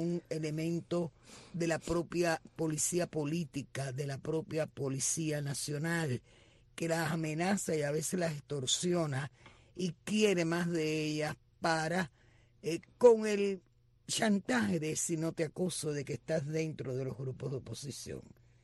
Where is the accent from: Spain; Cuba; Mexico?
Cuba; somos mujeres de Cuba